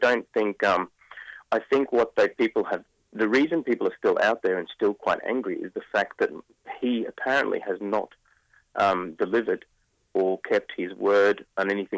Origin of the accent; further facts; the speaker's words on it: Australia; I am an Egyptian. I was born in Australia, but my mother and father are Egyptian, so I've pretty much grown up in Australia all of my life. However, I've consistently come to Egypt over the past 15, 20 years.